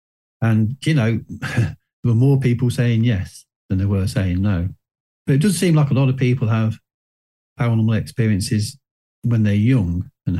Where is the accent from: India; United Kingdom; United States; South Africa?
United Kingdom; Hinckley, East Midlands; my hometown of Hinckley in Leicestershire.